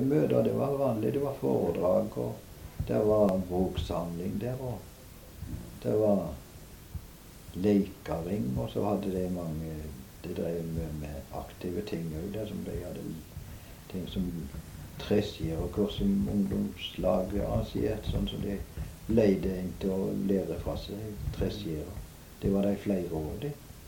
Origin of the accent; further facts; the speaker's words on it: Landvik, Agder, Norway; Nei, da kom vi fra Øvre Landvik og rundt forbi der.